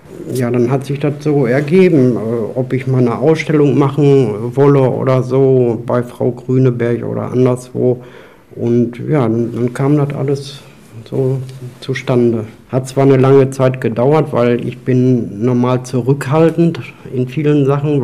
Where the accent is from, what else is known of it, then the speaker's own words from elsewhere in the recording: Dorsten, North Rhine-Westphalia, Germany; born there; now in Hamm, Germany; ich bin gebürtig aus Dorsten, wohne seit 7 Jahren hier in Hamm